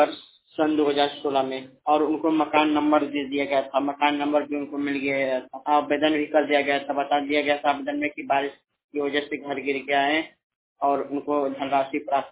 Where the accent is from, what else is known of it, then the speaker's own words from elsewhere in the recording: Uttar Pradesh, India; हमारा जिला उत्तर प्रदेश में।